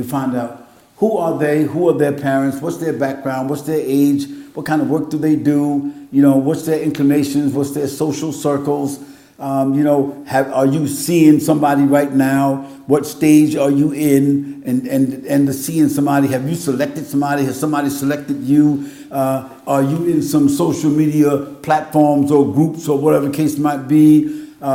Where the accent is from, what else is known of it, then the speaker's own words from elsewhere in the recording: United States; because, you know, I'm from America.